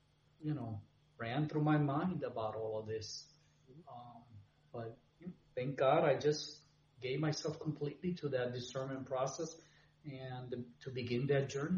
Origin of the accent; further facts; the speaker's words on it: Puerto Rico; also born or lived in Springfield, Massachusetts, United States; I grew up between Puerto Rico and Springfield, Massachusetts.